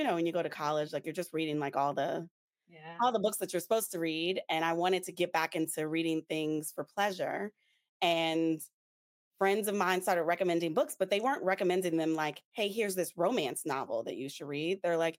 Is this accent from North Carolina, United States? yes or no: no; New Orleans, Louisiana, United States; I think this is absolutely just being that I'm from New Orleans